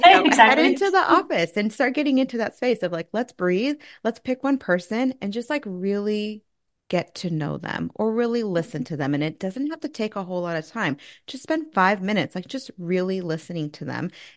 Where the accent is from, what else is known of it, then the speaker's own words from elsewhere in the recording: California, United States; Southern California.